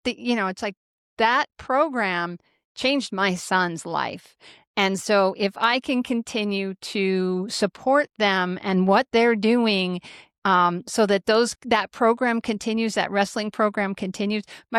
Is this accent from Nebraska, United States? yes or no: yes; Grand Island, Nebraska, United States; I was born and raised in Grand Island, Nebraska.